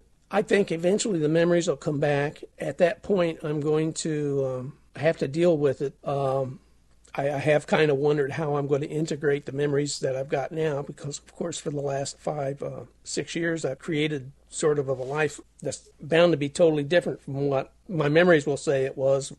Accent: Indianapolis, Indiana, United States; born there; also born or lived in Colorado; I believe I was born in Indianapolis. I have a lot of memories of Indianapolis, but the memories I have of Indianapolis are nowhere near as vivid as what the memories are of Colorado.

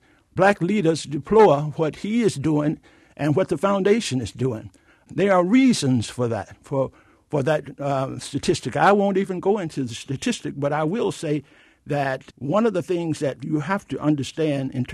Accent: Memphis, Tennessee, United States; I come from the South, and this is very important. I come from Memphis, Tennessee. I was raised during the 40s.

